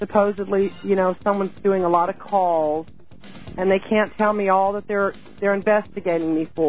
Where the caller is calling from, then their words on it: Georgia, United States; Calling from Georgia.